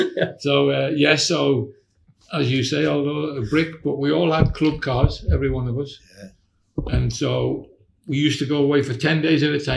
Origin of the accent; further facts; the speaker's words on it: Newcastle, North East England, United Kingdom; I said, I'm from Newcastle. He said, in England. I said, yeah.